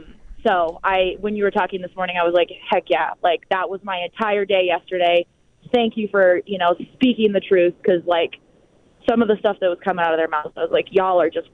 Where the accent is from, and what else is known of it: Wyoming, United States